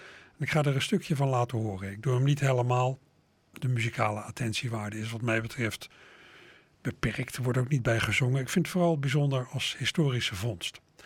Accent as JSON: {"language": "Dutch", "town": "Schiedam", "region": "South Holland", "country": "Netherlands", "tie": "born or raised there", "said": "Ook al heb ik dus een belangrijk deel van mijn jeugd in Schiedam doorgebracht."}